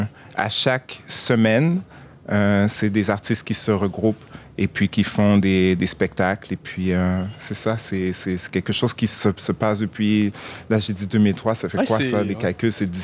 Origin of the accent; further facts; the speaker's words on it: Shawinigan, Quebec, Canada; also born or lived in Haiti; J'ai grandi à Shawinigan, dans un petit village qui s'appelle le Lac à la Tortue. Et puis c'est ça, je suis né en Haïti, dans un petit village aussi qui s'appelle Laval.